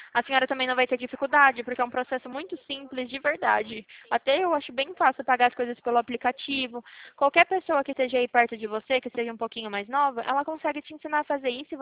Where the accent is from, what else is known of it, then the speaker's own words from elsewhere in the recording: São Paulo, Brazil; eu sou de São Paulo, eu não sei de onde a senhora é, mas eu sou de São Paulo